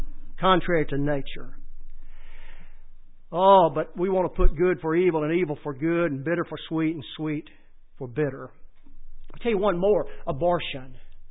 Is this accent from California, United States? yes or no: no; Alabama, United States; born in on the other side of Cherokee County, and then we moved down the same road about 4 miles, and I grew up in Etowah County.